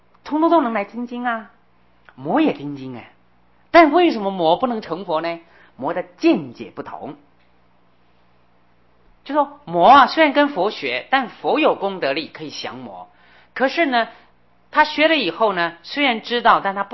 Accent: China; 我们中国人比较喜欢慈悲宁静的圆满的，中国人不太喜欢愤怒

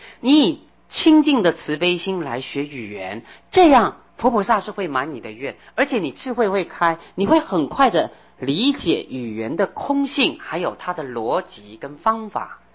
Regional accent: Taiwan; first language Hakka; 我多年前在新竹啊，我的母语是客家话，我可以用客家话讲经，而且讲得非常流利。

